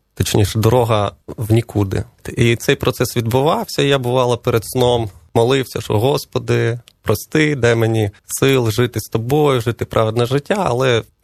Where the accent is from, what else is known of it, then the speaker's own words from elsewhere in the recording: Luhansk, Luhansk Oblast, Ukraine; born there; Народився я в Луганську, в Україні.